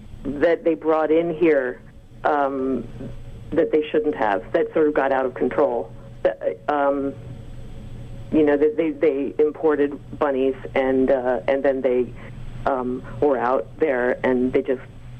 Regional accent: East Coast, United States; moved away as an adult; also born or lived in San Francisco Bay Area; now in Sydney, Australia; I mean, I grew up on the East Coast, so I'm not. I mean, you know, I'm more. I miss New York a lot. And Sydney's kind of my New York now.

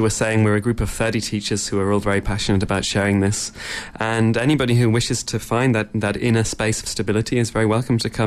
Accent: England, United Kingdom; moved away as an adult; now in South America; I'm originally from England, but I have been based in South America with Isha.

